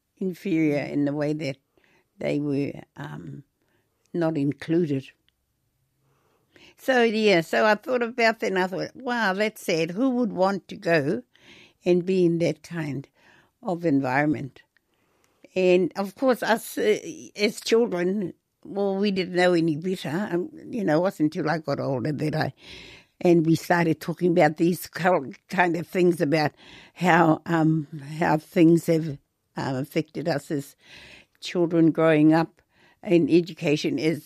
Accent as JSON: {"language": "English", "town": "Moirua", "region": "Northland", "country": "New Zealand", "tie": "born or raised there", "also_born_or_lived": "Kawakawa", "said": "there was a time that we moved from Taitokerau, which is really right in the country, I was born in Kawakawa. In Kawakawa was where I was born, and that was where the hospital was. But our home was in Moirua."}